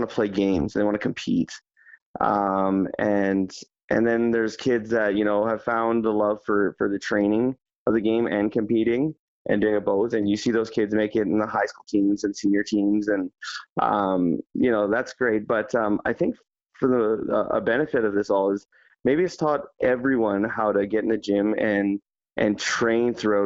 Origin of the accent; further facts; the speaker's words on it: Prince George, British Columbia, Canada; I grew up in Prince George, and I went away to play university basketball. And I was away probably 15 years.